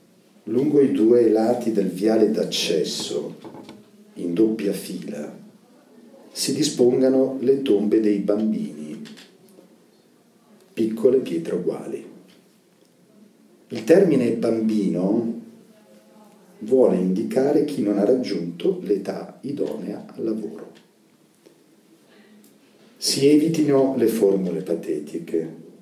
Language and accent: Italian; Bergamo, Lombardy, Italy; dirò che sono bergamasco e che in una delle mie valli un problema storico fu quello del cretinismo